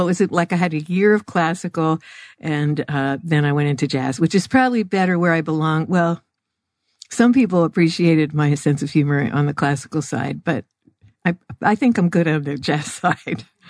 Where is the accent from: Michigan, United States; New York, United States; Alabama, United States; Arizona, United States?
Arizona, United States; Tucson; born there; now in Phoenix, United States; I was born in Tucson, went away, came back anyway.